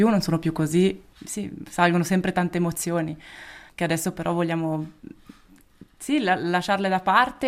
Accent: Graubünden, Switzerland; Io sono cresciuta nella Val Bondasca

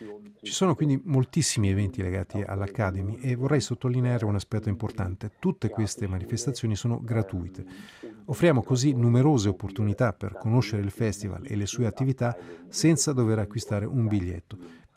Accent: Basel, Basel-Stadt, Switzerland; Io vengo da Basilea e, scherzando, potrei dire che per me già Olten rappresenta il sud.

